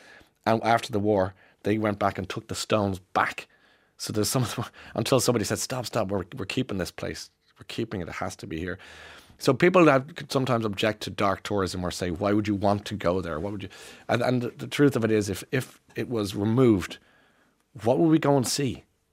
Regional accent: Ireland; I'm Irish. I missed that memo through the genes.

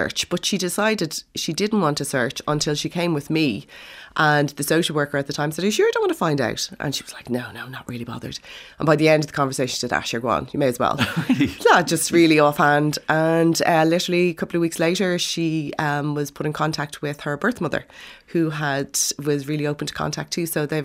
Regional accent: Dublin, Leinster, Ireland; born there; I was born in Dublin, in Hollow Street.

